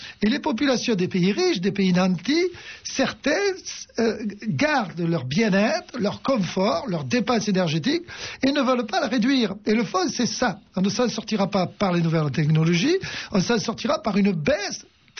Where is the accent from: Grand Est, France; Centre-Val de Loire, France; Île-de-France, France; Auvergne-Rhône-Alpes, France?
Auvergne-Rhône-Alpes, France; je suis originaire aussi de l'Ardèche, mes parents sont originaires de l'Ardèche. J'ai gardé les vaches toute ma vie. Et devant ce milieu rural, j'ai pu tomber amoureux à la fois de la nature et des animaux.